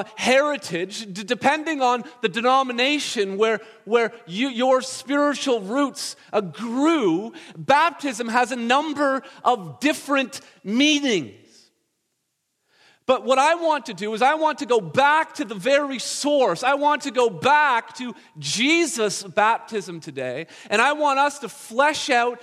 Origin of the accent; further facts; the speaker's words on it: Brampton, Ontario, Canada; I can do that because I'm from Brampton